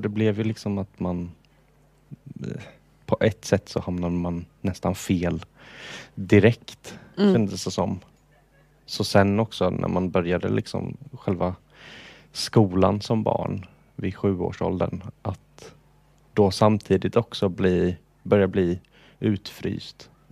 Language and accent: Swedish; Jönköping, Jönköping County, Sweden; also born or lived in Visingsö; och jag är föddes här i Jönköping. Så jag är uppvuxen här men har levt hela 19 år på Visingsö.